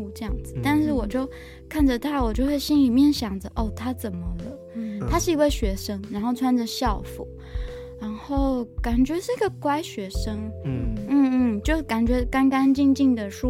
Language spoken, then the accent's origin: Chinese; Taipei, Taiwan; 但是因为我住最久的地方就是台北嘛，因为我台北土生土长。